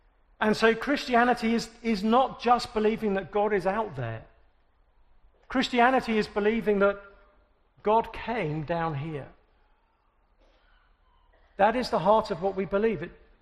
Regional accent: England, United Kingdom; now in United States; I'm English. This isn't fair. I should see her first.

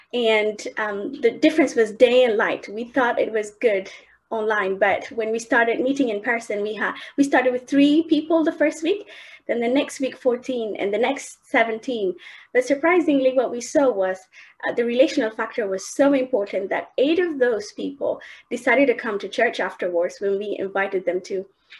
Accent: Ethiopia; English is a second language; moved away as an adult; now in London, United Kingdom; I'm a missionary from Ethiopia to Inspire St. James Church here in London. When I first moved here, my heart was to do outreach with everyone around their neighborhood.

